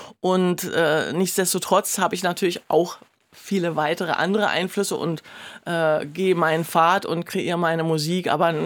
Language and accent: German; Berlin, Germany; moved away as an adult; Ich bin ja in Ostberlin groß geworden.